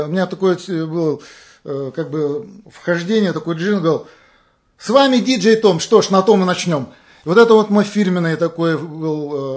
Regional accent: Russia; я, скажем так, коренной, скажем, гражданин России. В нашей семье очень такая интернациональная семья, есть мусульмане, православные, евреи. Ну, вот такая замечательная русско-российская семья.

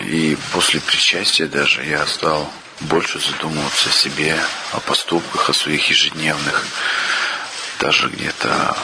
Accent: Perm, Perm Krai, Russia; Мы из Перми сюда переехали.

